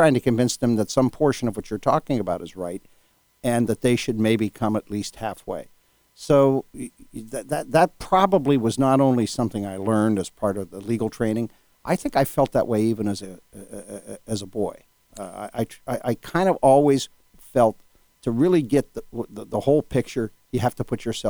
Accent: Youngstown, Ohio, United States; Growing up in Youngstown, where I grew up, with the family background, education, church

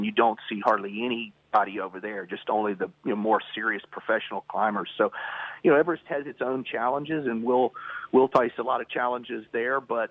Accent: Louisiana, United States; Yeah, I started climbing when I was pretty young. I grew up in Louisiana. I traveled a lot.

